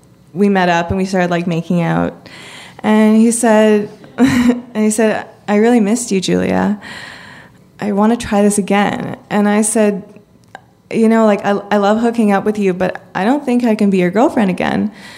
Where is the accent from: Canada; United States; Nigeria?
Canada; I was 16 and he was 19, and I'm from Canada, and when you're 19, you can drink.